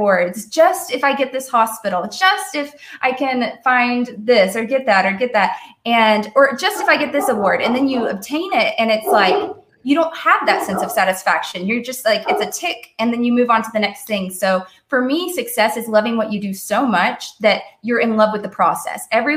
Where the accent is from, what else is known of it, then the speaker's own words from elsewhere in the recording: Kentucky, United States; My background, I grew up in Kentucky, Southern Kentucky.